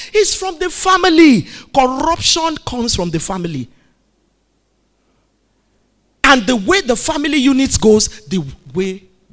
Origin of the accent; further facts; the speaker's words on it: Nigeria; Nobody came from Cameroon to come and rule in Nigeria. We are born here. We're from Nigerian families.